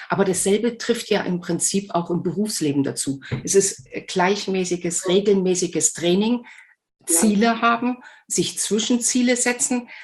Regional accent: Germany; weil wir sind beide an den Sportschulen in der DDR groß geworden

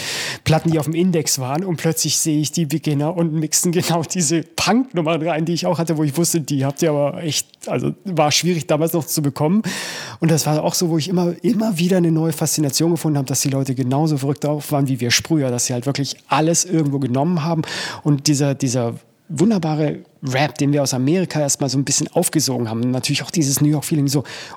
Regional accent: Munich, Bavaria, Germany

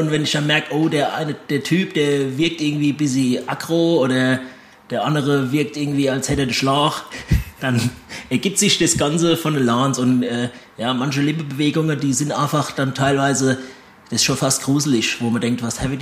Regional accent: Hesse, Germany; Ich bin natürlich im Orewald groß geworden.

